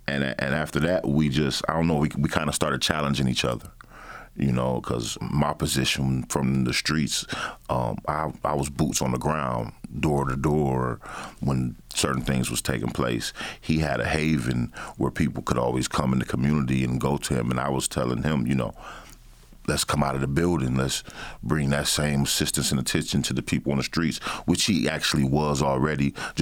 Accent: Battle Creek, Michigan, United States; also born or lived in Kalamazoo; I was born here in Kalamazoo, but raised in Battle Creek. Moved there when I was like five. So I'm a Battle Creeker.

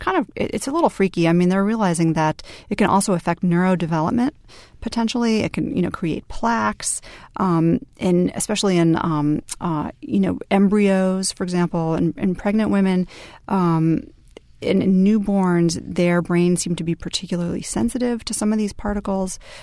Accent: United States; These were big men doing sort of partner yoga, which is not something I really expected to see being an American

